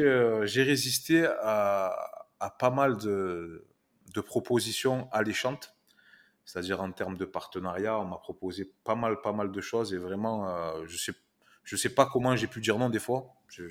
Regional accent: France; accent: French; avec mon accent français

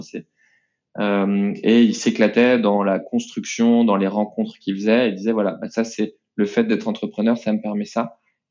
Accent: Nantes, Pays de la Loire, France; je suis nantais, voilà. J'ai grandi à Nantes toute mon enfance jusqu'à mon lycée, dans une famille nombreuse, 5 enfants

